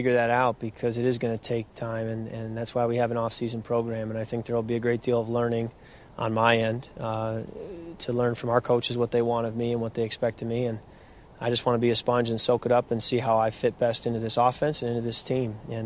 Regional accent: Midwest, United States; I'm originally from the Midwest, so a chance to come back to the Midwest feels like I'm coming home a little bit.

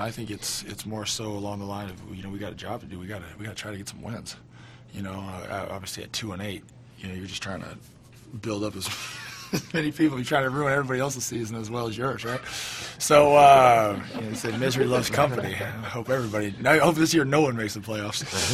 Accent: California, United States; because I'm from the Bay Area

